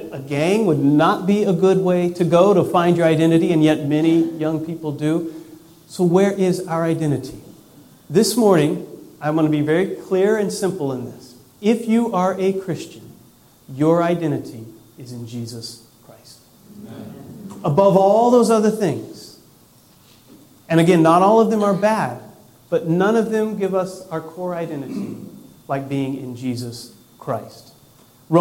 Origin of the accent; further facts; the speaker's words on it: United States; I'm an American. I'm born and raised in this country